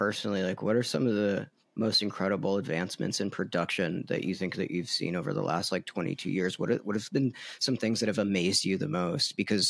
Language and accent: English; Tucson, Arizona, United States; I grew up in Tucson, which is like, you know what I mean?